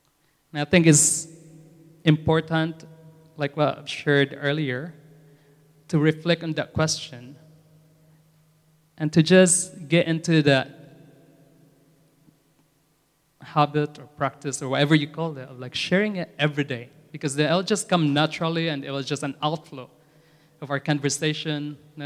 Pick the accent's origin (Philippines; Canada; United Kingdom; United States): Philippines; I grew up in the Philippines.